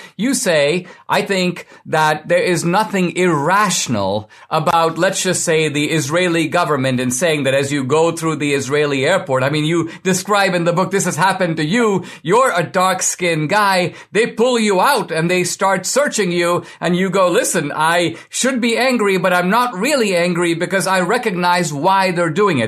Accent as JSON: {"language": "English", "country": "India", "said": "I'm from India, and I grew up with Hindus and Muslims, and my family is Christian."}